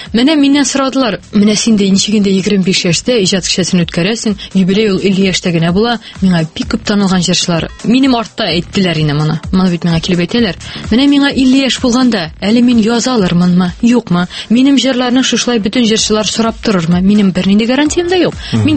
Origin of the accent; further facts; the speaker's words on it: Aktanysh, Tatarstan, Russia; Мин Актаныштан. Һәм мин моның белән шатланам.